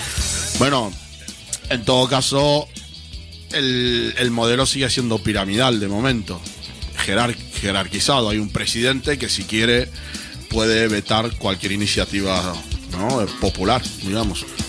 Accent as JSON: {"language": "Spanish", "country": "Argentina", "said": "Yo personalmente, que soy de Argentina"}